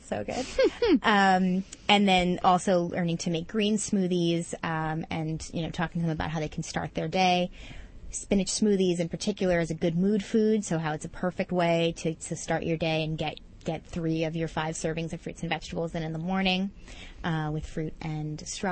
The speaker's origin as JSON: {"language": "English", "town": "Queens", "region": "New York", "country": "United States", "tie": "born there", "said": "I was born in Queens, so I was very, very proud of 244"}